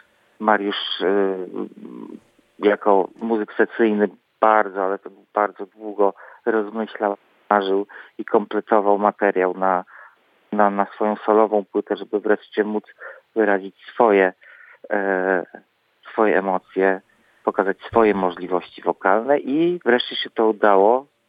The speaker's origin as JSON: {"language": "Polish", "town": "Działdowo", "region": "Warmian-Masurian Voivodeship", "country": "Poland", "said": "Ja przyjechałem z Działdowa, jestem trochę starszy od Mariusza."}